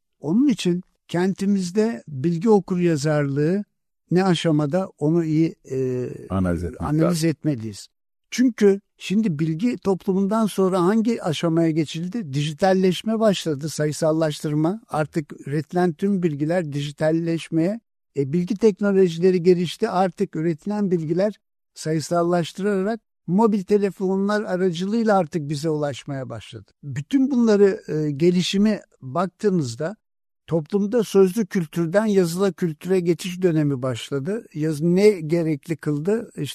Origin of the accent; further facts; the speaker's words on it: Edirne, Turkey; Yani gerçekten biz Edirneliler olarak böylesi tarihi kokan ve şehitlerimizin kanlarıyla sulanmış topraklarda yaşıyoruz.